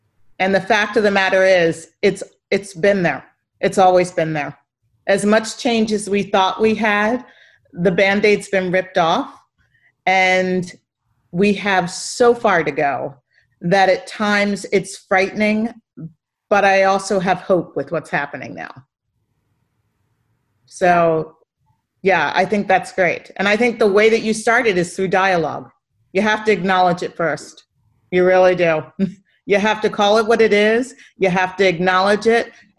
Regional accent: Philadelphia, Pennsylvania, United States; I come from Philadelphia. That's born and raised. So that was really a hotbed of racism also in the North.

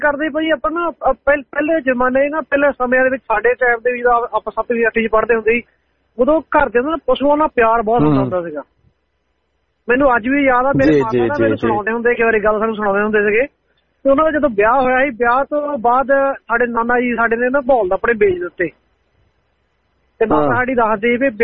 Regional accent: Garhdiwala, Punjab, India; ਜਿੱਦਾਂ ਸਾਡੇ ਮੇਰੇ ਪਿੰਡ ਆ ਬਾਲੇ ਪਿੰਡ ਗੜ੍ਹਦੀ ਵਾਲਾ ਹੁਸ਼ਿਆਰਪੁਰ ਲਾਗੇ ਨਾ ਉਧਰ ਪ੍ਰਸੀਨ ਕਹਿੰਦੇ ਆ

